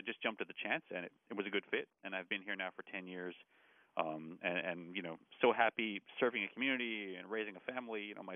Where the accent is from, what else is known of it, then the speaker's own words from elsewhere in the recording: Montreal, Quebec, Canada; I grew up in Montreal and wanted to go into science in school